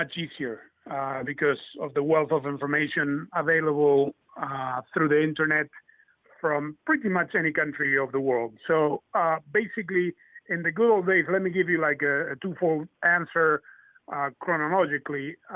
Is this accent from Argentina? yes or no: yes; Argentina; English is a second language; when I grew up in Argentina playing, four times a week, I emulated my heroes